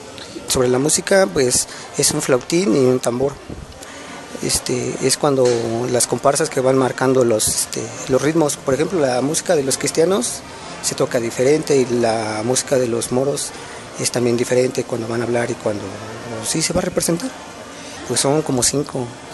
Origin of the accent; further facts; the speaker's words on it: Mexicalcingo, State of Mexico, Mexico; la fe que le tengo al dulce nombre de Jesús, a nuestro patrón San Mateo, y pues seguir colaborando con las tradiciones de aquí, de mi entidad, de mi pueblo